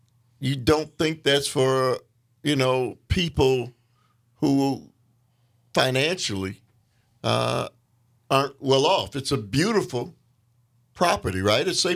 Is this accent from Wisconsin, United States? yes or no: yes; Milwaukee, Wisconsin, United States; if you look at West Lawn, and I've lived in the city my entire life, and I remember the old West Lawn.